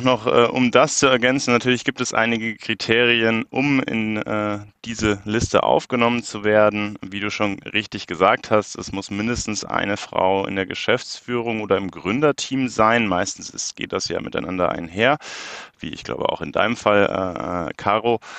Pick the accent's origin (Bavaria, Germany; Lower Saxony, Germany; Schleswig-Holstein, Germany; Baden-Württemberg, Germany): Bavaria, Germany; Munich; ich komme auch aus München, was auch oft erraten wird … Lustigerweise, der Nachname kommt in meinem Fall tatsächlich aus Niederösterreich, auch wenn er in München sehr, sehr verbreitet ist.